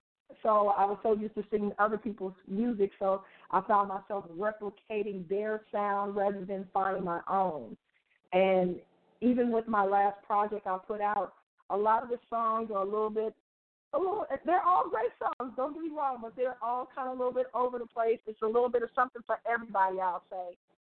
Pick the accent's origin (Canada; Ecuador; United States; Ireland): United States; Oakland, California; Well, basically, I am from Oakland, California, the Bay Area.